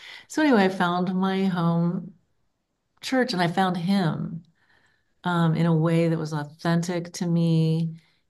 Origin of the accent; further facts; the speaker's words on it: Kentucky, United States; also born or lived in Atlanta / Chicago; I am native to the Cincinnati area. I grew up in Northern Kentucky. And then after college, I moved away for about 10 years. I lived in Atlanta and Chicago.